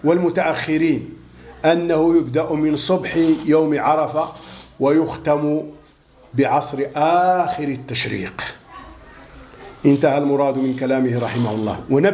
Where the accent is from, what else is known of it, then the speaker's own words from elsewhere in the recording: Morocco; وبه يعمل عندنا في المغرب